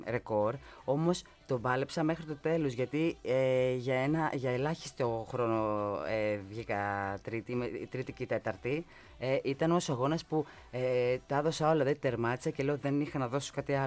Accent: Mandra, Attica, Greece; Ήμασταν παιδιά, εγώ είμαι από τη Μάνδρα, στη Μάνδρα Τικισμένο.

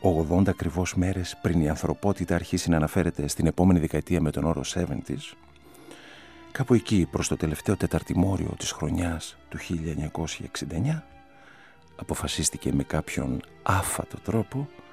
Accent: Larissa, Thessaly, Greece; born there; σας αποκαλύπτω πως γεννήθηκα στη Λάρισα.

